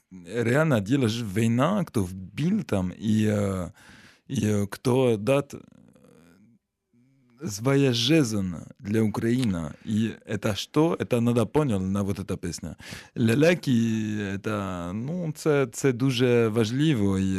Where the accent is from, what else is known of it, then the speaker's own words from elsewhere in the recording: Belgium; born there; Ukrainian is a second language; also born or lived in Ukraine; Мой папа із Сицилії. Моя мама із Франції. Я народився в Бельгії і я жив в Україні.